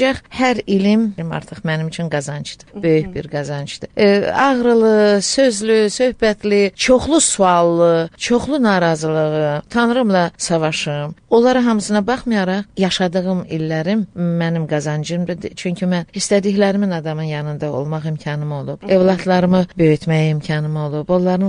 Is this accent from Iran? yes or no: no; Baku, Azerbaijan; born there; Bakıda doğulmuşam, qızım, işarədir. Bakıda doğulmuşam